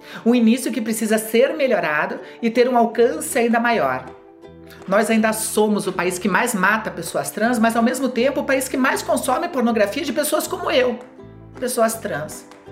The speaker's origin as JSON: {"language": "Portuguese", "town": "Curitiba", "region": "Paraná", "country": "Brazil", "tie": "born or raised there", "moved": "as an adult", "lives_now": "São Paulo, Brazil", "said": "Eu moro em São Paulo há quase 6 anos, mas eu nasci e morei em Curitiba até 45 anos de idade."}